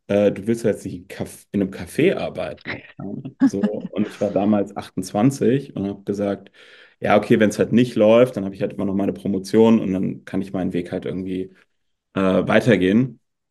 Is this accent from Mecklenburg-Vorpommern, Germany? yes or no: no; Frankfurt, Hesse, Germany; ich bin in Frankfurt groß geworden